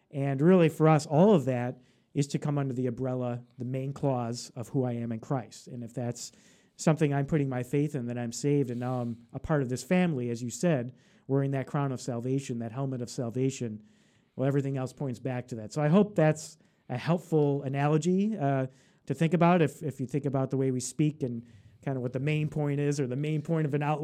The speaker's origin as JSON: {"language": "English", "country": "United States", "tie": "born or raised there", "said": "I grew up here in the United States and very much a Western culture, influenced by the Western culture in my life"}